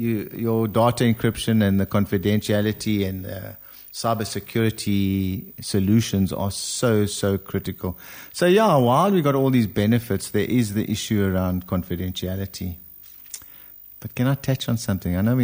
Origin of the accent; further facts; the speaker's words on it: South Africa; I'm a South African.